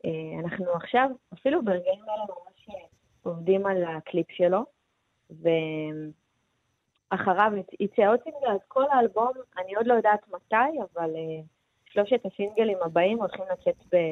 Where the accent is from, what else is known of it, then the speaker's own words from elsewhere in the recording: Ramla, Central District, Israel; נכון, אני גדלתי ברמלה